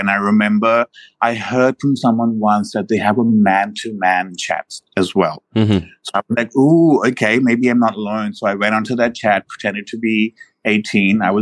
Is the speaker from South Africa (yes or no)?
no; India; So you see, I grew up in India, okay?